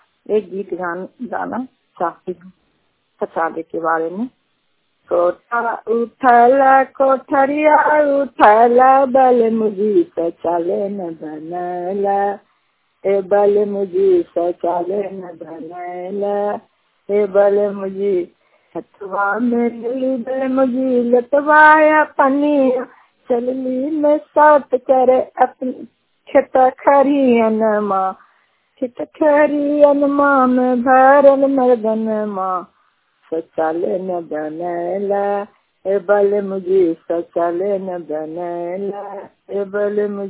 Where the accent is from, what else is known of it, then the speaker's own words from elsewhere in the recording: Ghosi, Bihar, India; घोसी के रहने वाले हैं, जिला नालंदा है, थाना हिंसा है